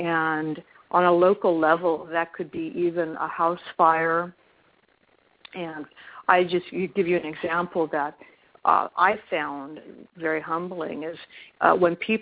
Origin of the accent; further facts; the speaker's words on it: Los Angeles, California, United States; now in Oakland, United States; I'm from Los Angeles, growing up in Los Angeles when it was still a small, large city, and it was still open streets.